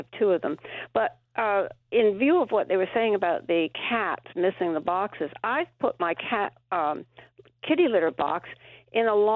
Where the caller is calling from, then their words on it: New York, United States; Gansert, New York.